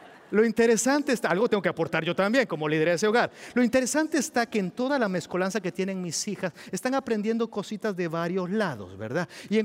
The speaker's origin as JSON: {"language": "Spanish", "country": "El Salvador", "said": "Nosotros ahorita en mi país, El Salvador, tenemos un presidente nuevo"}